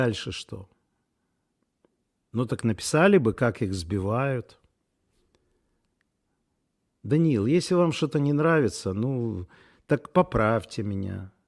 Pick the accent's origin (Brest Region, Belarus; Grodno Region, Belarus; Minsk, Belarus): Minsk, Belarus; Я минчанин, и мои одноклассники служат в армии.